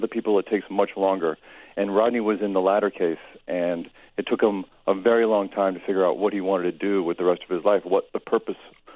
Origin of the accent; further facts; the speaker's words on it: St. Louis, Missouri, United States; I am. I'm originally from St. Louis, yes.